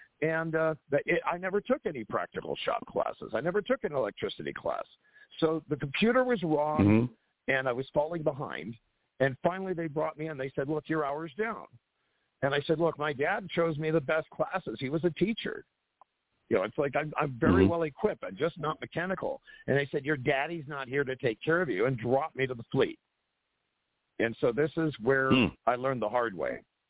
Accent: Wyoming, United States; I was from Wyoming.

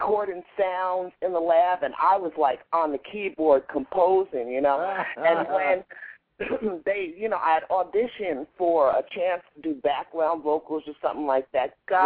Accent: New Jersey, United States; I grew up back in New Jersey

